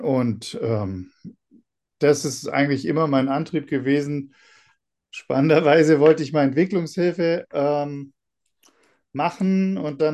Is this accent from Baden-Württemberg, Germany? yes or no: yes; Baden-Württemberg, Germany; moved away as an adult; now in Werder, Germany; Ich bin vor 12 Jahren aus der Region Stuttgart, Tübingen, nach Brandenburg gekommen. Zuerst sogar ein kleines Dorf nach Kanin